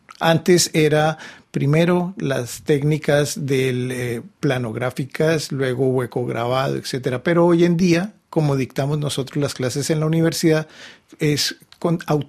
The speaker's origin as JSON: {"language": "Spanish", "region": "Bogotá", "country": "Colombia", "tie": "born there", "said": "Sí, soy nacido en Bogotá en el año 63"}